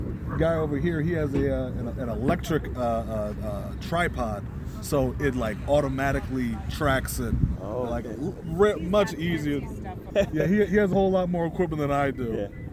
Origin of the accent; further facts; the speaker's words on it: Maryland, United States; Maryland, Southern Maryland.